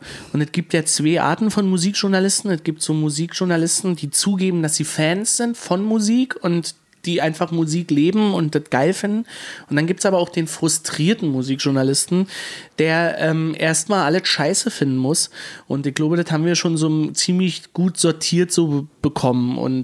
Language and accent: German; Woltersdorf, Brandenburg, Germany; also ich komme aus Woltersdorf und nebenan in Rüdersdorf im Nachbarort